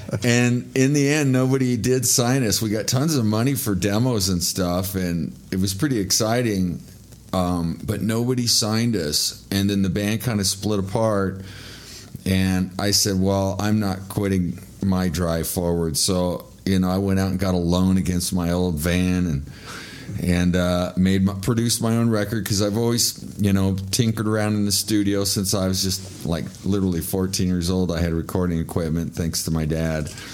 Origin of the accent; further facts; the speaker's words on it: Spokane, Washington, United States; moved away as an adult; also born or lived in Walla Walla; now in Los Angeles, United States; I was born in Walla Walla, Washington. I was raised in Spokane, and I moved down to Los Angeles when I was 18 years old to pursue music